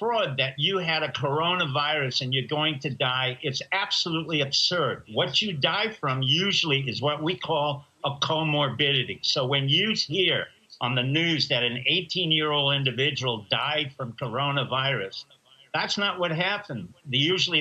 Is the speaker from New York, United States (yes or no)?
yes; New York, United States; I grew up in New York.